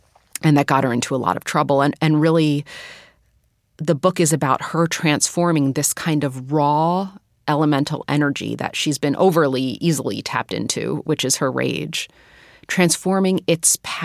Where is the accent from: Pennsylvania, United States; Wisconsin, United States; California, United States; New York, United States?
Pennsylvania, United States; Philadelphia; It was neat growing up in Philadelphia and hearing my elder stories from Puerto Rico, where they came from.